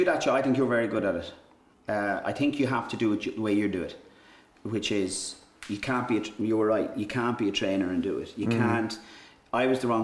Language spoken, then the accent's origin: English; Ireland; In spite of you all thinking I was English, I was Irish.